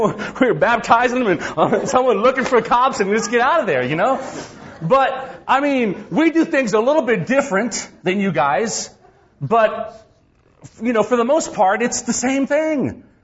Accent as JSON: {"language": "English", "region": "Texas", "country": "United States", "lives_now": "San Antonio, United States", "said": "I'm originally from the Valley, from the Rio Grande Valley. And so I heard Spanish all my life. I just never spoke Spanish."}